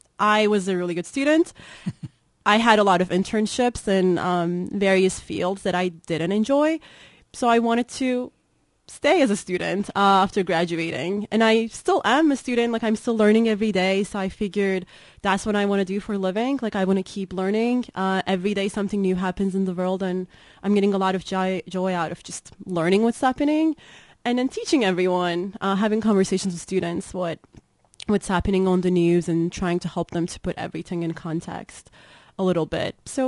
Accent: Turkey; English is a second language; now in United States; Well, I was born and raised in Turkey.

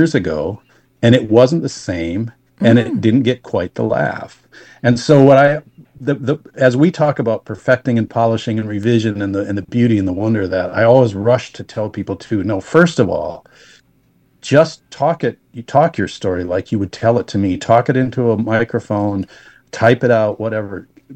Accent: Wisconsin, United States; I'm from Wisconsin. I can tell you it's Viroqua.

